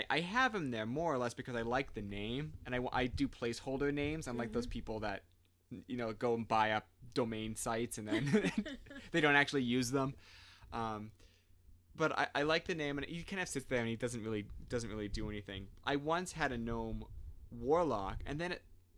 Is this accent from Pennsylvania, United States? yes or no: no; Massachusetts, United States; I grew up in Massachusetts.